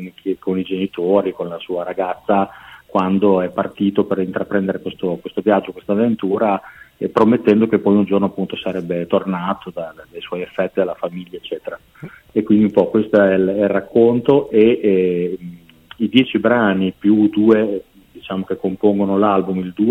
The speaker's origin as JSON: {"language": "Italian", "town": "Modena", "region": "Emilia-Romagna", "country": "Italy", "said": "Modena dintorni."}